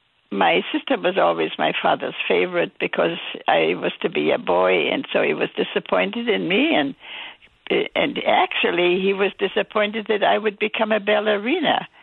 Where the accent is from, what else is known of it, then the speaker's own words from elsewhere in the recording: Wrocław, Lower Silesian Voivodeship, Poland; We lived in a nice suburb of a very large city in East Germany. The city was Breslau.